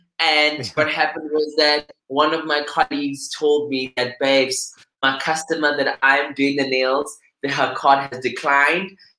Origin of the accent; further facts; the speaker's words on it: South Africa; I mean, you know, the fact that being South African is so cool but so underrated